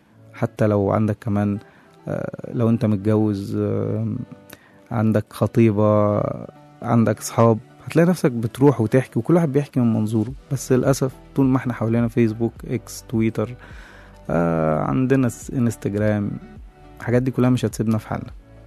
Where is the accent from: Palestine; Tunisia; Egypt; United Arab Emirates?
Egypt; Shubra, Cairo Governorate; لأن أنا أصلا من شبرا